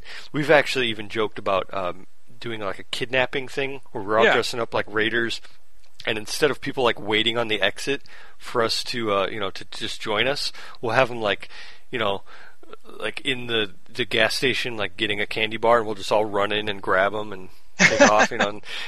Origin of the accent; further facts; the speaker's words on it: Hammond, Indiana, United States; And I grew up in Hammond, Indiana, right next to Gary.